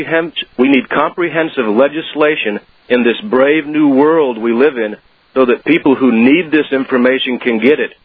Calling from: Virginia Beach, Virginia, United States; Virginia Beach, Virginia.

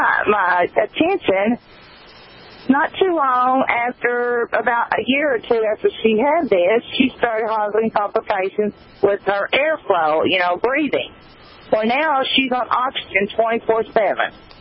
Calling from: Arkansas, United States; Dr. Chan, I'm calling from Arkansas.

